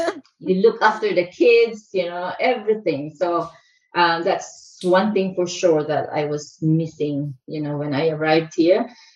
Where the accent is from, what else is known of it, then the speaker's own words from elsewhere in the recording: Philippines; So in that sense, yes, I am a Filipino.